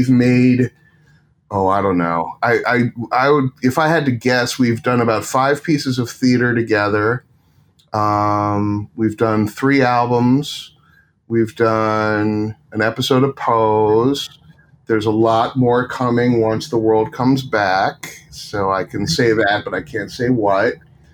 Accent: New York, United States; I grew up in Westchester County, and Jewish

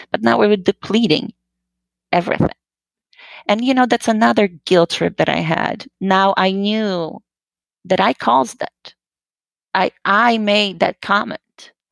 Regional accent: Poland; I grew up in Poland.

